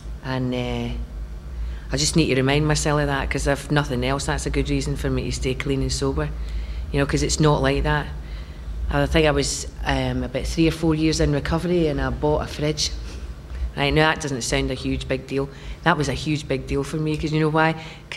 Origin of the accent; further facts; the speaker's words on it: Glasgow, Scotland, United Kingdom; accent: Glaswegian; now in London, United Kingdom; and I've been here for about 21 years now. As you can tell, I've lost my Glaswegian accent.